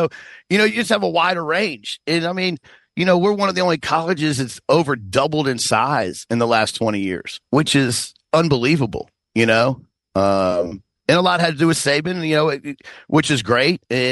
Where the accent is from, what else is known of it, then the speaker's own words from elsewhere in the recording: Washington, District of Columbia, United States; I came from Washington, D.C., and I met people down here that didn't even know where Washington, D.C. was